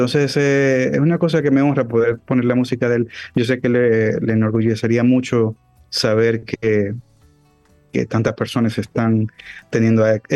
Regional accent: Dominican Republic; siendo dominicano, la mayor audiencia y el mayor público que tengo

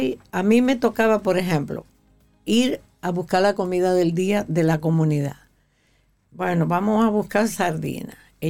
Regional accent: Dominican Republic; en mi país, que amo, mi República Dominicana

